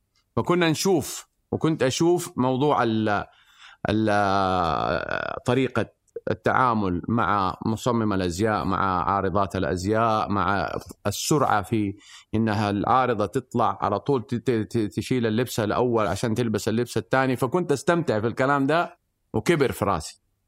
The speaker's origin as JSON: {"language": "Arabic", "town": "Mecca", "region": "Makkah Province", "country": "Saudi Arabia", "tie": "born or raised there", "said": "تربينا في مكة الحمد لله، واشتغلنا كل شيء، اشتغلنا في الحج واشتغلنا في العمرة"}